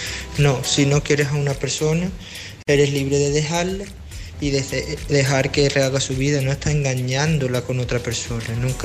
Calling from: Badajoz, Extremadura, Spain; de Badajoz.

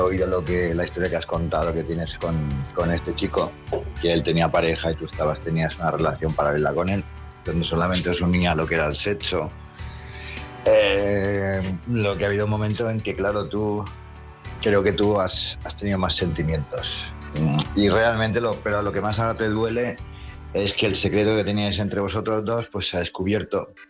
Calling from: Palma, Balearic Islands, Spain; de Palma, Mallorca.

